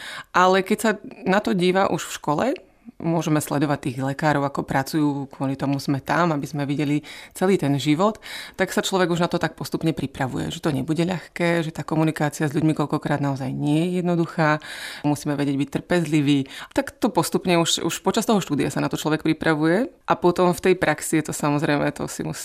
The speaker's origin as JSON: {"language": "Slovak", "town": "Humenné", "region": "Prešov Region", "country": "Slovakia", "tie": "born there", "moved": "as an adult", "lives_now": "Czech Republic", "said": "Narodila som sa v Humennom, to je na východnom Slovensku, takže je to ďaleko odtiaľto, ale študovala som v Olomouci univerzitu, tam som spoznala svojho manžela a tak sme už zostali tu v Českej republike a vlastne tu aj s vysokou školou žijem už nejakých 19 rokov"}